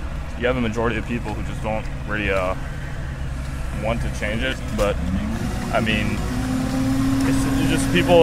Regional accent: France; I was raised in France. I wasn't raised a Christian

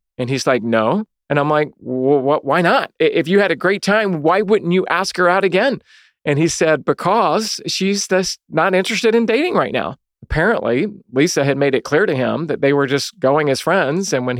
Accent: the South, United States; I grew up in the South where my mama taught me girls don't call boys.

